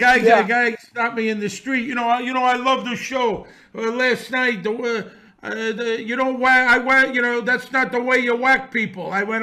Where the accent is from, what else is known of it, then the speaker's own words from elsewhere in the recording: Brooklyn, New York, United States; You know, I grew up around this in Bensonhurst in the 60s and 70s.